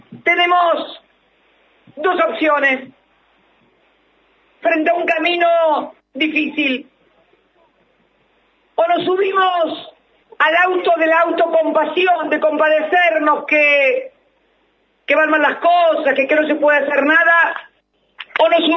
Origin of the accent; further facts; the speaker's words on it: Buenos Aires, Argentina; porque no se olviden que yo soy de Cardado, nomás, cerquita de La Plata